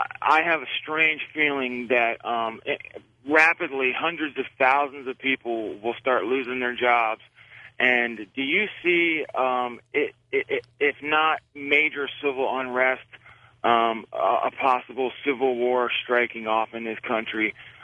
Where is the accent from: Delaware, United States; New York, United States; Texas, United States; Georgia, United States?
Delaware, United States; Bethany Beach; I'm from Bethany Beach, Delaware.